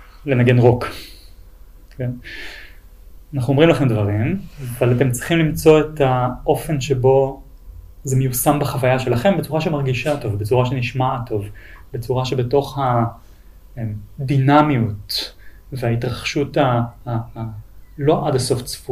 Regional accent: Krayot, Haifa District, Israel; כשהייתי ילד, גדלתי בקריות, וגדלתי בקריות בשנות 90.

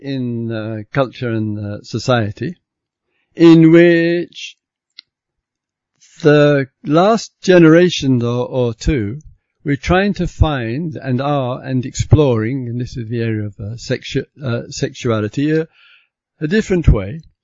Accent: United Kingdom; I'm British, you know. We don't go into that.

